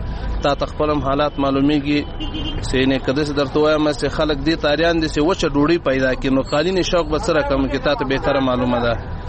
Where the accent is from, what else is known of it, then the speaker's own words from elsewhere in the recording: Logar, Afghanistan; زه د لوګر ولایت اوسیدونکی یم.